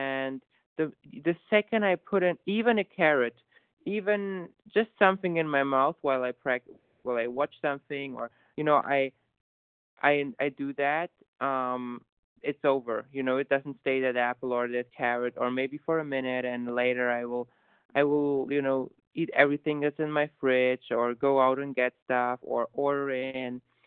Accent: Germany; and I'm from Germany.

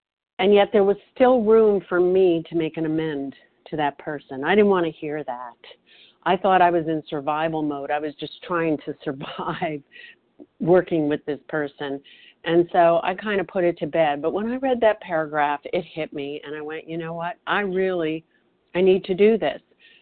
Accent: New Jersey, United States; I'm from New Jersey, and I am definitely a compulsive overeater.

